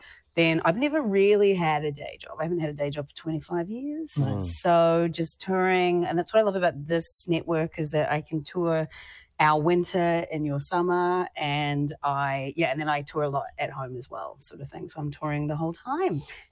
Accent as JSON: {"language": "English", "town": "Christchurch", "region": "Canterbury", "country": "New Zealand", "tie": "born or raised there", "lives_now": "Auckland, New Zealand", "said": "I am from New Zealand, Aotearoa, New Zealand. Grew up in Ōtautahi Christchurch, live in Tamaki Makaurau, Auckland."}